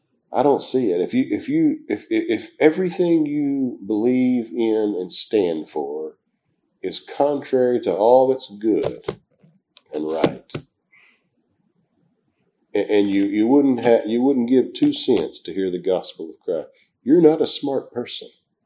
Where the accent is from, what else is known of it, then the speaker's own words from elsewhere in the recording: Pasadena, Texas, United States; I'm from Pasadena, Texas.